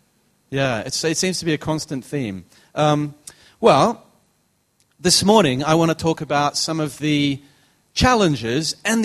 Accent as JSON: {"language": "English", "country": "Australia", "lives_now": "Oxford, United Kingdom", "said": "So I'm an Australian living in exile in Oxford."}